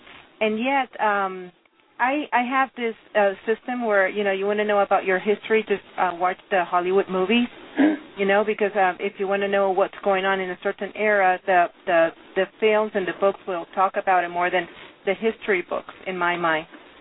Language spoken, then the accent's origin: English; Venezuela; I'm from Venezuela originally, so that's why I have it present.